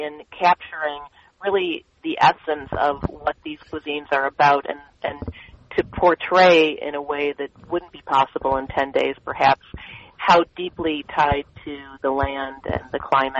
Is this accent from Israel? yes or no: yes; Jerusalem, Jerusalem District, Israel; moved away; So my father is a Christian, my mother is a Muslim, and then I grew up in Jerusalem.